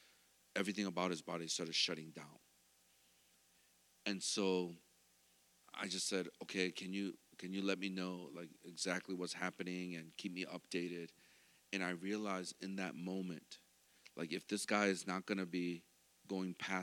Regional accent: Michigan, United States; Ohio State, boo, because we're from Michigan, right?

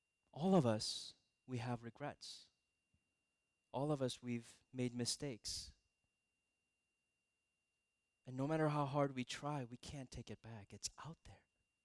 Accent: Minnesota, United States; By the way, disclaimer, I grew up in Minnesota, so you know who I was rooting for, right? I got to be loyal to my Midwest region.

